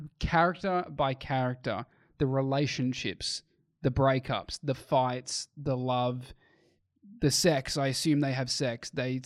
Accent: New South Wales, Australia; as I am from The Shire

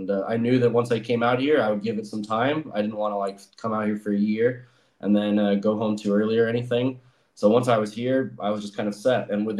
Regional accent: Las Vegas, Nevada, United States; now in Prague, Czechia; I'm originally from Las Vegas.

